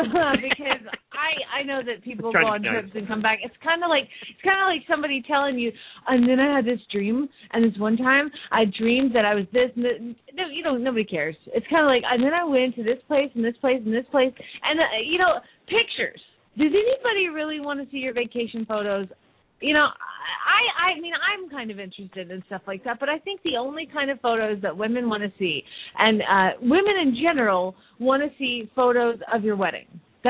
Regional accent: Phoenix, Arizona, United States; from Phoenix, Arizona

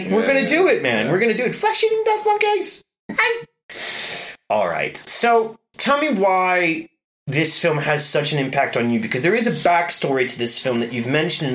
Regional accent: Ohio, United States; And I come from Ohio.

